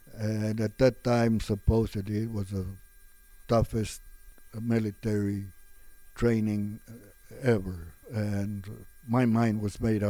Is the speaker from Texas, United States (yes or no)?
yes; El Paso, Texas, United States; It was just, I was born there on Chelsea Street, and my dad owned a couple of farms, and we worked all the time.